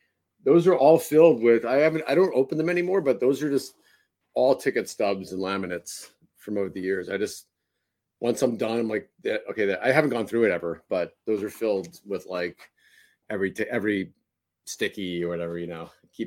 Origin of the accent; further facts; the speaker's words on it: Queens, New York, United States; I grew up in Queens in the early 80s.